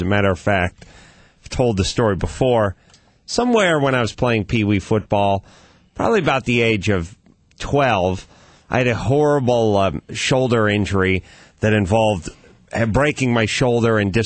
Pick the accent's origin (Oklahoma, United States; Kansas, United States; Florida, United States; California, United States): California, United States; North Hollywood; growing up in North Hollywood, I didn't even know a person that owns skates.